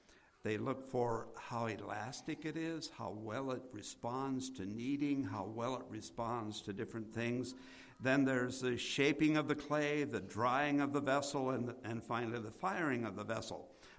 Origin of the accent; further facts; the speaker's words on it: Sugar Creek, Ohio, United States; I grew up in Sugar Creek, Ohio. Sugar Creek, Ohio has a lot of clay.